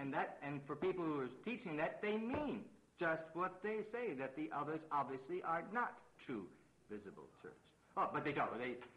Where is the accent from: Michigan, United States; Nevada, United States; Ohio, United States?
Michigan, United States; also born or lived in Milwaukee / St. Louis; I came from Michigan to Milwaukee to St. Louis. You know, boy, right in the mainstream.